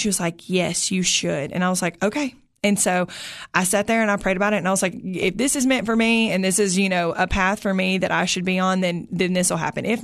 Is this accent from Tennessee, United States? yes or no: yes; Cookeville, Tennessee, United States; I'm born and raised in Cookeville. Yep. I went to Cookeville High School, graduated from there.